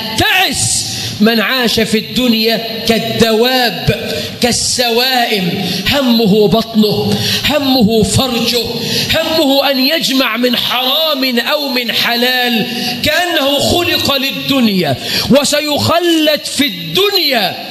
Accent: Egypt; يا رب اجعل بلدنا مصر أمنا أمانا

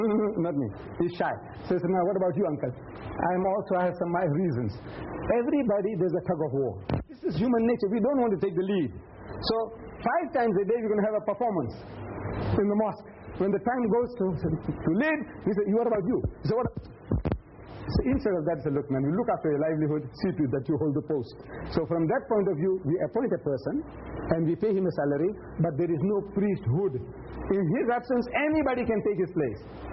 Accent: India; born there; I'm an Indian by birth, but my ancestors came from outside India 5,000 years ago.

